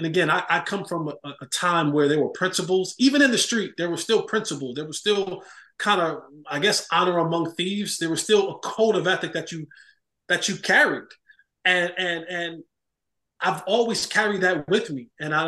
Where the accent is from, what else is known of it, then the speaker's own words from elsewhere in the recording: Roselle, New Jersey, United States; Yeah, I was, you know, born and raised in New Jersey, Roselle, New Jersey. And I was raised by my grandmother, myself and my two brothers.